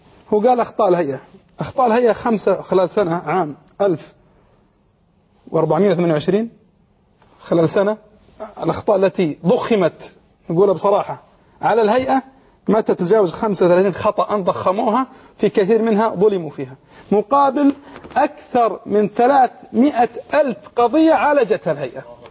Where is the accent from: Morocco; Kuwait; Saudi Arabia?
Saudi Arabia; عندنا في السعودية